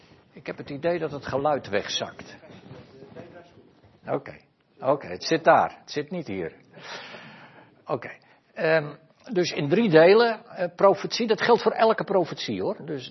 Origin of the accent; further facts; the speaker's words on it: Sliedrecht, South Holland, Netherlands; born there; Ik ben in Sliedrecht geboren in 1949.